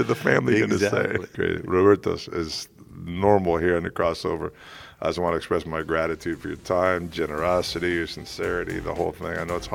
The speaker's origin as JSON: {"language": "English", "town": "Rochester", "region": "New York", "country": "United States", "tie": "born there", "said": "I'm an upstate New York guy. I was born in Rochester, New York"}